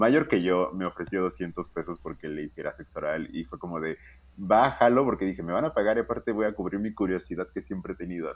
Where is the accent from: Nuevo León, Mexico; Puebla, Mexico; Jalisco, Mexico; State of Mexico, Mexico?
Puebla, Mexico; Tehuacán; Pero, pues bueno, sí, yo soy un chico de Tehuacán.